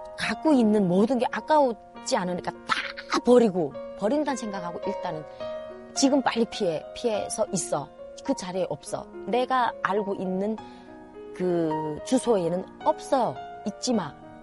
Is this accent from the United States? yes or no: no; North Korea; also born or lived in Shanghai, China